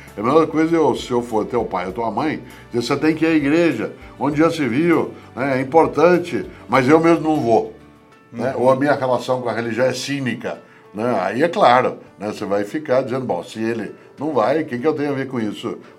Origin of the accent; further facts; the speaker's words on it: Londrina, Paraná, Brazil; Quando eu era menino em Londrina, que é a minha cidade